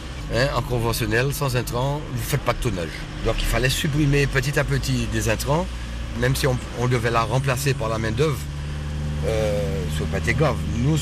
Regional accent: Martinique; born there; Je suis né en Martinique, oui.

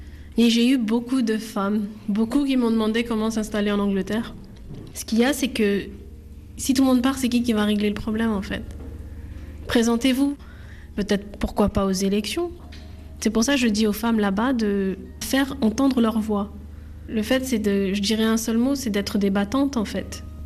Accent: France; moved away as an adult; also born or lived in Pakistan; Oui, j'ai grandi en France jusqu'à l'âge de 18 ans. Donc je me suis mariée, mariage arrangé. J'ai dû partir habiter au Pakistan.

